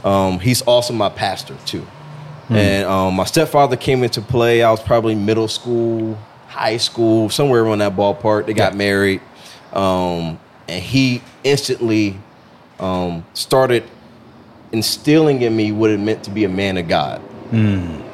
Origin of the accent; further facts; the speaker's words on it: Williamsburg, Virginia, United States; I'm from Williamsburg, Virginia. Shout out to 757.